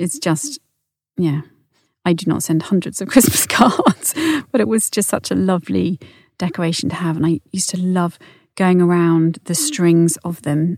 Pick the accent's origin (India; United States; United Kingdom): United Kingdom; Portchester, South East England; I grew up in Porchester, in Hampshire, and I didn't appreciate that it was unique to have a castle in your village.